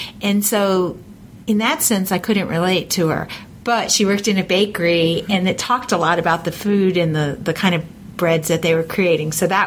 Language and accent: English; New York City, New York, United States; born there; I was born in New York, and I was there 2 weeks ago, and I found the hospital where I had been born.